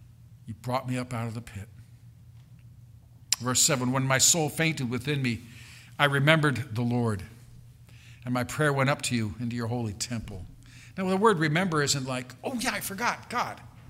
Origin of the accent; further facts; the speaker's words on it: California, United States; I remember growing up in California, and we'd go to the beach sometimes